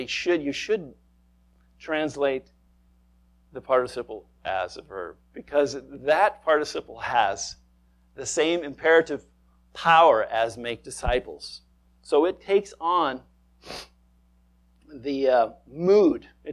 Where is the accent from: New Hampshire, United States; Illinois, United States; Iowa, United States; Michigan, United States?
Iowa, United States; Marshalltown; I'm from Marshalltown, Iowa. You don't get any more redneck than that.